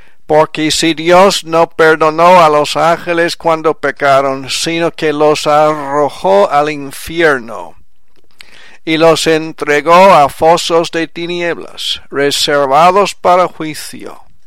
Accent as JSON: {"language": "Spanish", "region": "Quebec", "country": "Canada", "tie": "born or raised there", "first_language": "French", "second_language": "Spanish", "said": "Yo fui criado en francés en Quebec, en Canadá"}